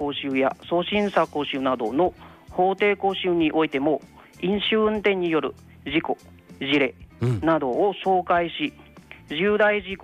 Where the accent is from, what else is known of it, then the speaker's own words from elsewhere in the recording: Vietnam; Japanese is a second language; now in Japan; はい、ベトナム出身です。